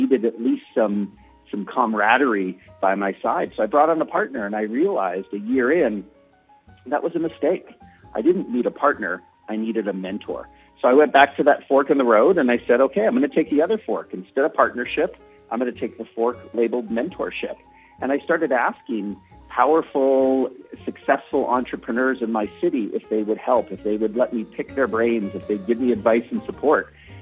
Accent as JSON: {"language": "English", "country": "Canada", "tie": "born or raised there", "also_born_or_lived": "San Francisco, United States / England / Sweden", "said": "Yeah, I was born in San Francisco. I, at 8 years old, moved to Canada. My mother remarried a Canadian, my doctor dad, and we definitely traveled."}